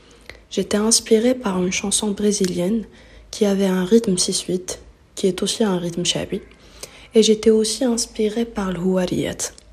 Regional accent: Morocco; je suis marocaine

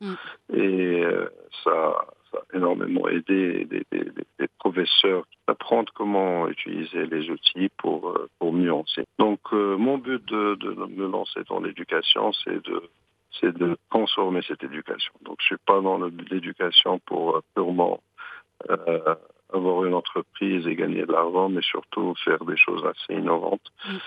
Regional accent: Morocco; J'ai décidé de quitter cette multinationale, de rentrer chez moi au Maroc, de lancer une franchise dans le monde de l'immobilier.

